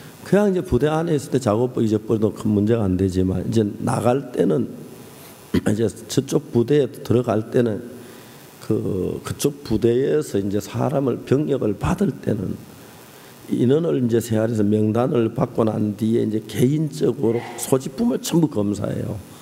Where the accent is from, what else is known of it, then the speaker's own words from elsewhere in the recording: Seonsan, North Gyeongsang, South Korea; 경북 선산 사람 혹시 있어? 물어봤어요. 제 고향이 선산이니까